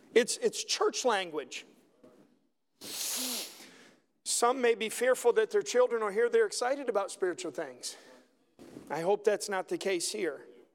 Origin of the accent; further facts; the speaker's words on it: the South, United States; It's not because I'm from the South and I need somebody to just echo.